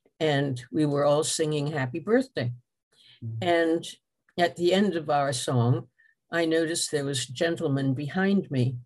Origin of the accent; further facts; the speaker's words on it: United States; accent: American; hearing me sing with my ghastly American accent in French